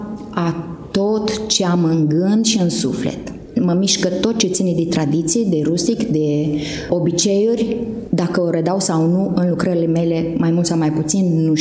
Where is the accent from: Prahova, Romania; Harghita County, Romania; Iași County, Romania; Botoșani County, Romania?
Botoșani County, Romania; Săveni; Deloc sunt din Săveni, județul Botoșani.